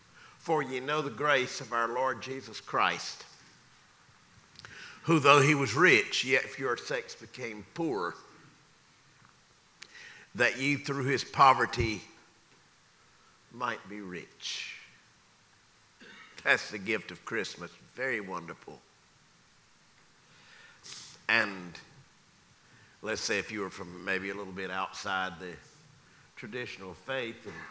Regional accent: Lumberton, North Carolina, United States; I was in my hometown in Lumberton, North Carolina, many years ago

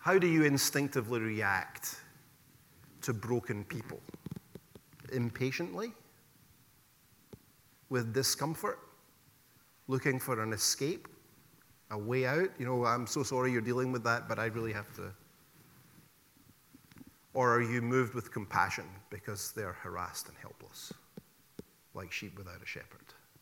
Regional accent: Scotland, United Kingdom; in my hometown, there's 5 million people and I think 7 or 8 million sheep. My home country in Scotland.

